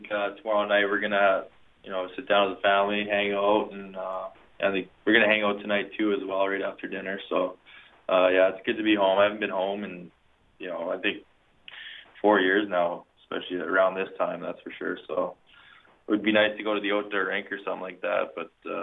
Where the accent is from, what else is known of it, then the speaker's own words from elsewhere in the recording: Edmonton, Alberta, Canada; I grew up in McLeod, so McLeod outdoor rink. That's where I went almost every day after school.